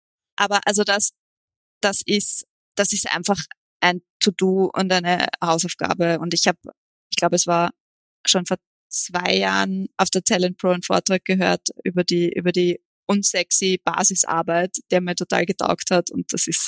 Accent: Austria; bei uns in Österreich

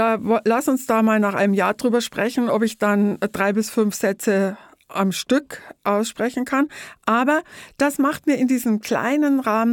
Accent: Bavaria, Germany; moved away as an adult; now in Hamburg, Germany; an dem ich zum ersten Mal meine Heimat Bayern verlassen habe, um nach Hamburg zu ziehen. Ich war damals 27

